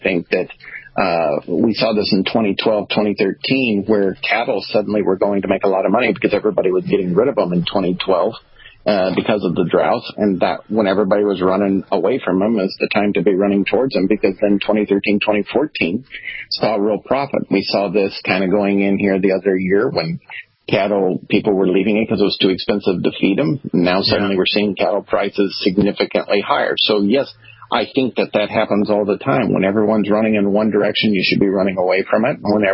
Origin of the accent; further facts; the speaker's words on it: Nebraska, United States; I'm from Nebraska, and that was very common.